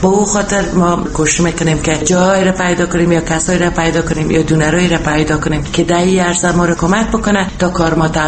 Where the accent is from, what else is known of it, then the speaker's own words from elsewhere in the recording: Afghanistan; also born or lived in Pakistan; بالاخره همی جنگ ها و مهاجر شدن و پاکستان کارای من توقف کرد و بعد از اینکه دولت طالبان سقوط کرد، من از پاکستان دوباره به افغانستان آمدم.